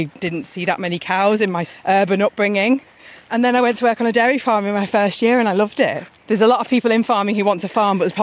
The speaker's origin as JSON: {"language": "English", "town": "Liverpool", "region": "North West England", "country": "United Kingdom", "said": "No, I'm from Liverpool originally."}